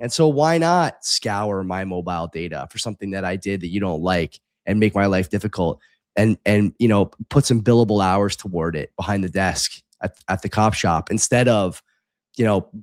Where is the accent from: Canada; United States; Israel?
Canada; I don't know what I'm supposed to take from this as a Canadian